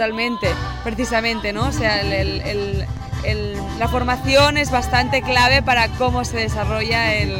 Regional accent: Balearic Islands, Spain; Porque soy de Menorca, que es un sitio que es telúrico.

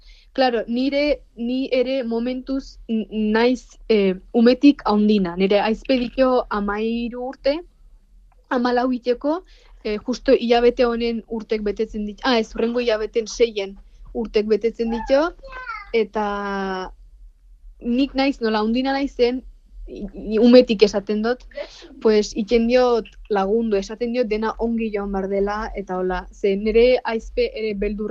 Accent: Ukraine; Basque is a second language; Nire herri, bueno, Ukrainian

